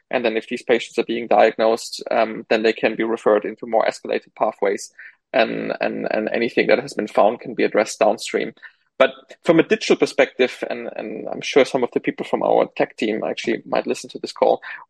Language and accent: English; Germany; where I grew up in Germany